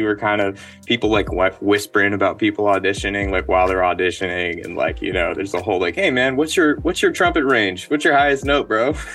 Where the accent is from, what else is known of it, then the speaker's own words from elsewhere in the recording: Houston, Texas, United States; I grew up in Houston, Texas.